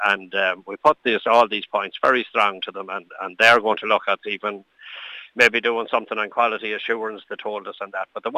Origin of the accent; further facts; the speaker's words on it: Connacht, Ireland; being local here, I'm from Leitrim there